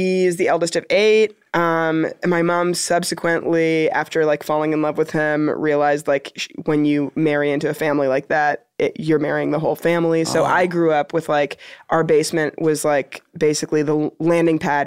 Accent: Toronto, Ontario, Canada; I'm from Toronto.

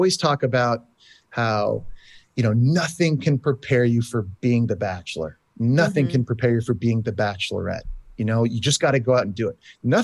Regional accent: Canada; Maybe it's because I'm Canadian. I don't mind cold weather.

